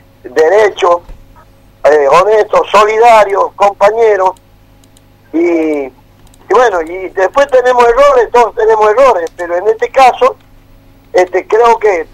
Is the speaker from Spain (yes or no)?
no; Chaco, Argentina; es chaqueño y es de la gente de donde vengo yo.